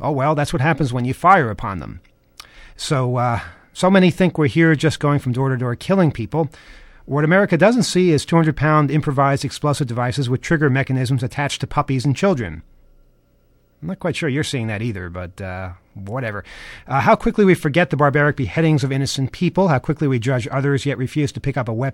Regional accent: New Jersey, United States; I grew up in New Jersey, and I remember one of the key things for contacting my parents for a ride or in an emergency in my teen years, not when I was 8, was the payphone.

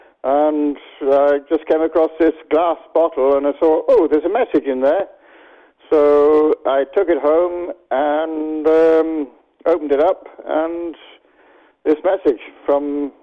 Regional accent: Ireland; also born or lived in London, United Kingdom; I was born in North London, raised in Ireland, and I traveled around the world back in the 60s.

